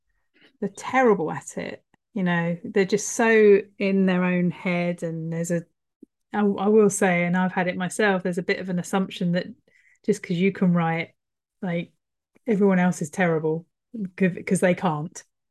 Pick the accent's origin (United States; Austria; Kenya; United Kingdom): United Kingdom; Oh, as a British person, that makes me want to like